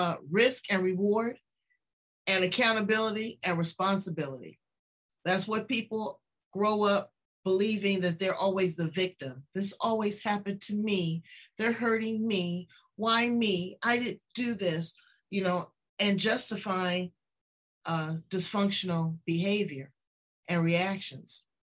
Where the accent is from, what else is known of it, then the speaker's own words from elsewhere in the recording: Los Angeles, California, United States; I'm 59 years old. And I know that life has been so good to me. You know, but I'm from South Central LA. So I have walked the walk and talked the talk.